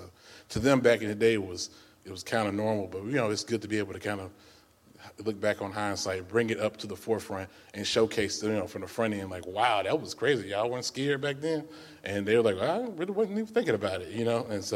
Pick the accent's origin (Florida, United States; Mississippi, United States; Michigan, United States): Mississippi, United States; And, you know, it's my home. I'm from Mississippi, born and raised, so I'm always honored to be able to kind of tell those stories